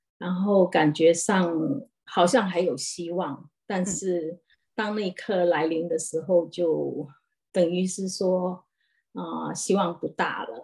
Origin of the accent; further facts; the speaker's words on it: China; moved away as an adult; now in Sydney, Australia; 我来自中国，然后我是现在住在悉尼，我是2011年来澳洲定居的